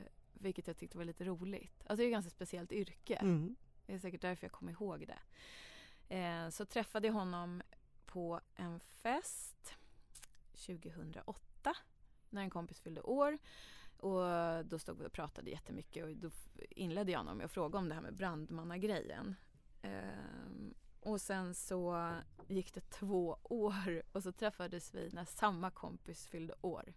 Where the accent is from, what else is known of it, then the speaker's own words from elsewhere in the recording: Stockholm, Stockholm County, Sweden; Alltså, det fanns ju fortfarande knarkarkvartar på Söder. På Skånegatan. Runt hörnet från där jag växte upp